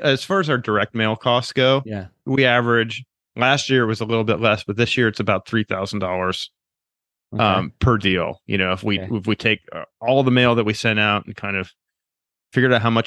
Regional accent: Pennsylvania, United States; But you know, I grew up in Pennsylvania, so we didn't have a lot of waves there.

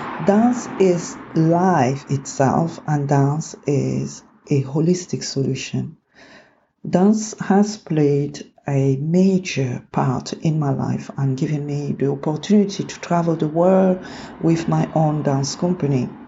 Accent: Cameroon; I am originally from Cameroon in Central Africa.

